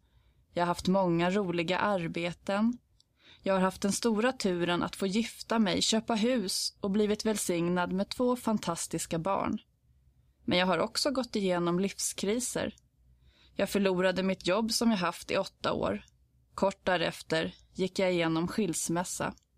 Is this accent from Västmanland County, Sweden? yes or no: no; Stockholm, Stockholm County, Sweden; now in Tyresö, Sweden; Jag är född den 7 augusti 1985 i Stockholm. Jag är uppvuxen i Tallkrogen men flyttade som 12-åring till Tyresö tillsammans med min familj.